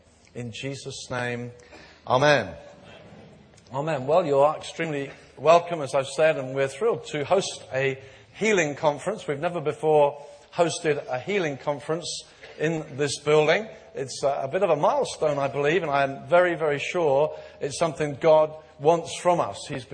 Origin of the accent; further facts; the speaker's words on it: England, United Kingdom; I think as English people particularly, we're a bit prone to that.